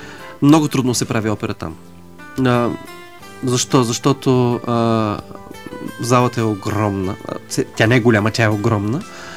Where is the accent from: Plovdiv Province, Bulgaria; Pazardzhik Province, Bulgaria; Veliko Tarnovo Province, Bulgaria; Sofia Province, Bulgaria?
Plovdiv Province, Bulgaria; Plovdiv; В Пловдив, откъдето съм аз, ми казват